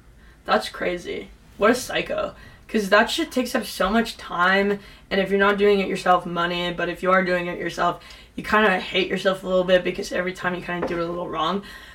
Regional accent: California, United States; Sorry, I'm from Southern California

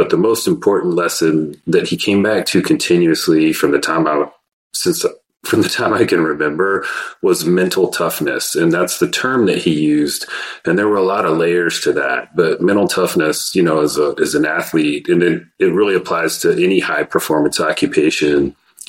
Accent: Lubbock, Texas, United States; I grew up in Lubbock, Texas, which is a smallish West Texas town, home of Texas Tech University.

